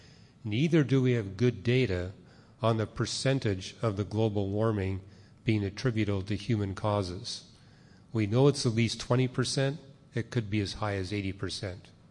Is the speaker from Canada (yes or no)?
yes; Canada; as a Canadian